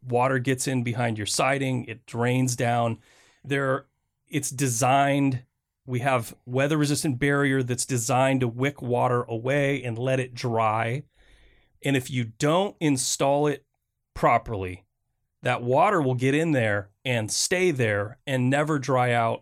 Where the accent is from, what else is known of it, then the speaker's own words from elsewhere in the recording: Flint, Michigan, United States; I grew up in Flint, Michigan, and there's a small area of Flint called Carriage Town.